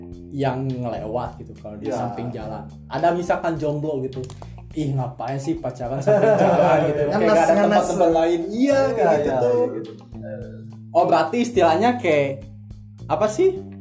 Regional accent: Bandung, West Java, Indonesia; sebenarnya kita aslinya orang Bandung ya

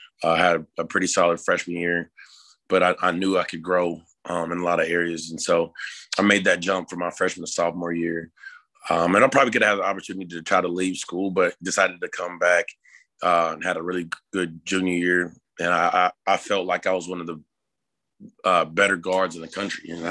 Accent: Arkansas, United States; now in Salt Lake City, United States; Well, you know, I grew up in Arkansas. I'd never been outside of Arkansas then for road games and AU tournaments.

